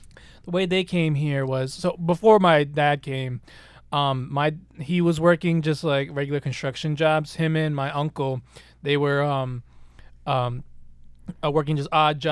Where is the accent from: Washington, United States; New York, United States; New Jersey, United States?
New Jersey, United States; born there; and then my mom was pregnant with me, and then I was born in New Jersey.